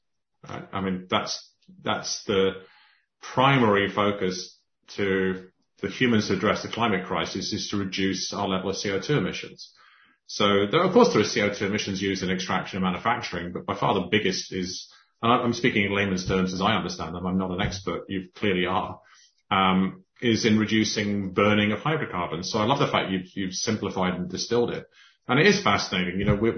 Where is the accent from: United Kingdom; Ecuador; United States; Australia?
United Kingdom; Scotland; I'm originally from Scotland